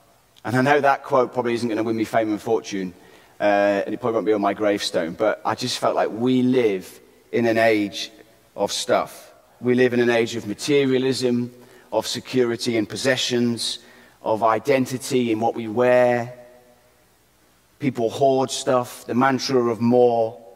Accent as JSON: {"language": "English", "country": "United Kingdom", "said": "Being British, I found that being thanked moment totally uncomfortable."}